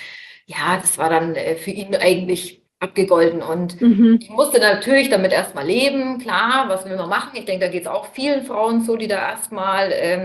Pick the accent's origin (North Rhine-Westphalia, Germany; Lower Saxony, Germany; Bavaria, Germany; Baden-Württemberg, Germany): Bavaria, Germany; Bamberg; ich komme aus Bamberg und bin jetzt bald 34